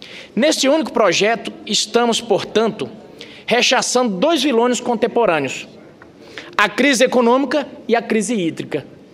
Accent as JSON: {"language": "Portuguese", "town": "Caicó", "region": "Rio Grande do Norte", "country": "Brazil", "tie": "born there", "said": "Paraíba é vizinha do Rio Grande do Norte, dali, vizinha de Caicó, de onde eu nasci."}